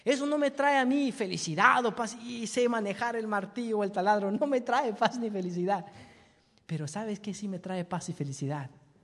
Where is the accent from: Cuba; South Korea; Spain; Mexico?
Mexico; Digo, está bien, y no me rajo, soy mexicano, pastor, no hay problema.